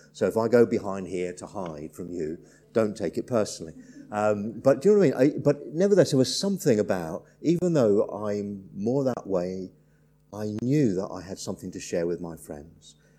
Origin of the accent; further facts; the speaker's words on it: Belfast, Northern Ireland, United Kingdom; moved away as an adult; but I grew up in Ireland, so not that it's a bad thing to be Irish, if there are any Irish people here, it's a good thing to be, but from the age of 3 to 18, I lived in Belfast, and I came to faith in Jesus